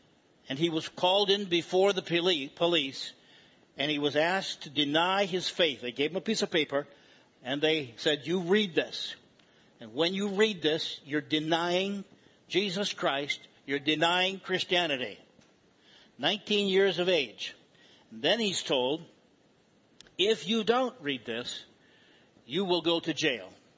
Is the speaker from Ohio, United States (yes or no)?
no; New York, United States; I'm a New Yorker, please understand that.